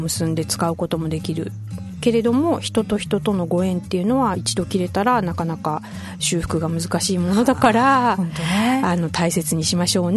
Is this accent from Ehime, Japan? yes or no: no; Hiroshima, Japan; born there; いや私ね広島の生まれなんでわかるんですけどね、